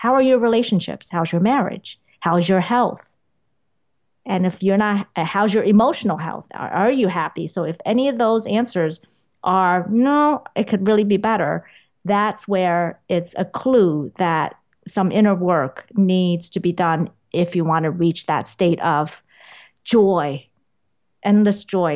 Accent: New York, United States; I was shamed so much for being Asian as growing up in New York

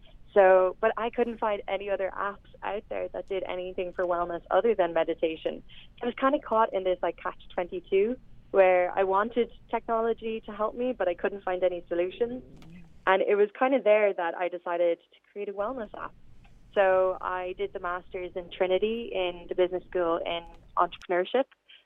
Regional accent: Ireland; we are based in Dublin, myself and my co-founder. I'm Irish through and through.

